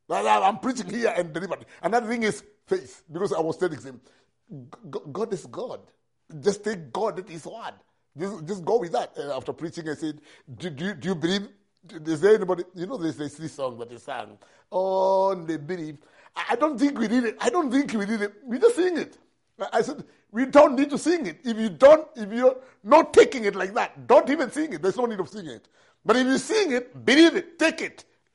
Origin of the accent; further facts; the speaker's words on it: India; So I come from India